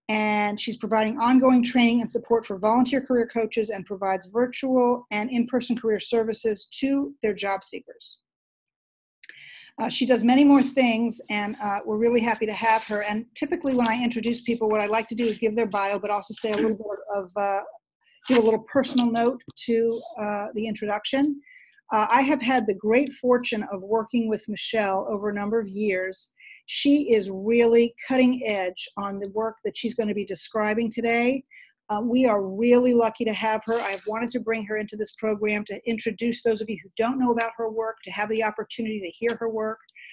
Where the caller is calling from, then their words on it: Boston, Massachusetts, United States; I'm coming from Boston.